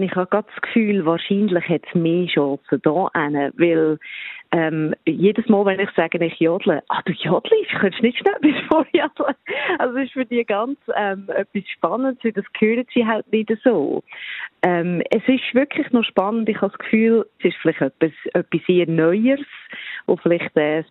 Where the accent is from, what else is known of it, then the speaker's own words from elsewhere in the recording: Switzerland; born there; moved away; Ich bin nicht mehr nur, sagen wir jetzt, gebürtige Schweizerin. Ich bin jetzt halt doch schon 11 Jahre lang hier gelebt, das Leben hier verbracht